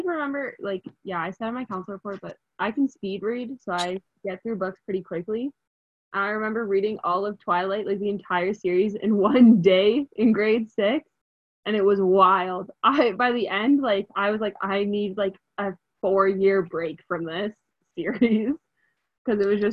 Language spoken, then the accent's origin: English; Calgary, Alberta, Canada; I'm from Calgary, so I was